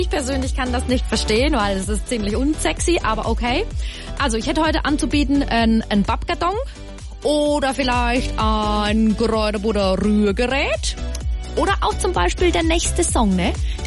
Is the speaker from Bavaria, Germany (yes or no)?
yes; Würzburg, Bavaria, Germany; Ich komme ja ursprünglich aus Würzburg, bin aufgenommen worden in SWR 3 Land